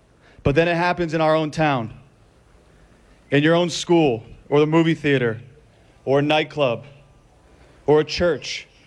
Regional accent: Parkland, Florida, United States; I'm a baseball player, but I'm also an American. I'm a Floridian, and I'm a Parklander for life.

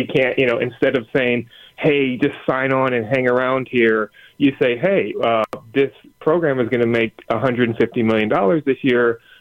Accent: Michigan, United States; I am from Michigan area, mid-Michigan area, closer to Lansing, the capital, but, Detroit, Lansing, and Grand Rapids, kind of the big ones.

